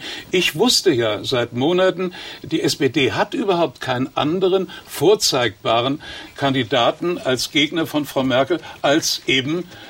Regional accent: Potsdam, Brandenburg, Germany; Naja, Sie sind kein Pfälzer, aber ich bin Potsdamer.

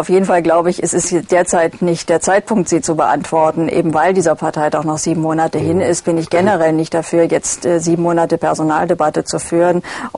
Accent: Germany; Ich bin in der DDR aufgewachsen.

